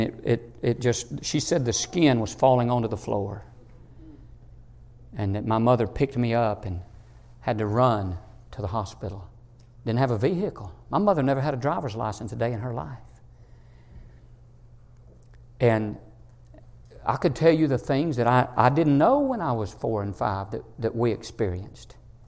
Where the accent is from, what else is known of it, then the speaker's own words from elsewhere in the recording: Alabama, United States; born there; It's impossible for me to understand why I was born in Alabama and somebody else was born in Afghanistan.